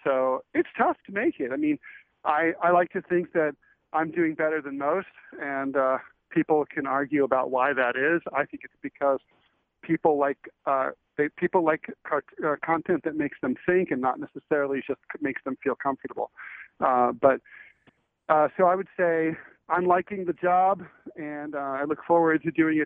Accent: Kettering, Ohio, United States; It was definitely kind of boring growing up in Kettering, but it's where I'm from. It'll always be home.

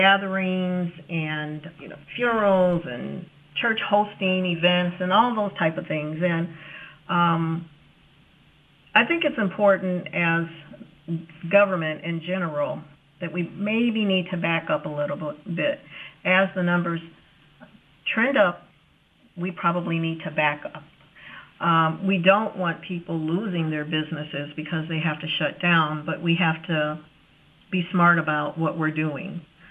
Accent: East Chicago, Indiana, United States; I am from East Chicago. I graduated from the East Chicago school systems way, way back in the day.

